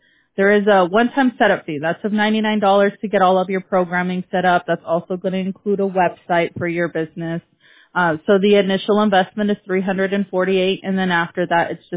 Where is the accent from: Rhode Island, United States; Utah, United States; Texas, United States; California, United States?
California, United States; I'm Southern California.